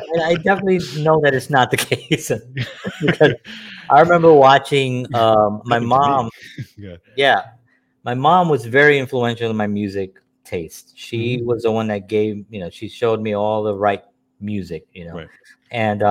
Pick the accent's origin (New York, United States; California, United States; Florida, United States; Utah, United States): New York, United States; Bronx; Obviously, I'm growing up in the South Bronx.